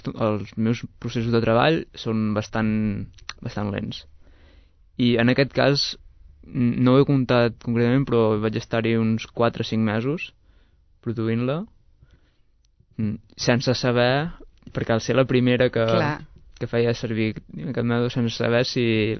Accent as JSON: {"language": "Catalan", "town": "Olot", "region": "Catalonia", "country": "Spain", "said": "Jo sóc d'Olot"}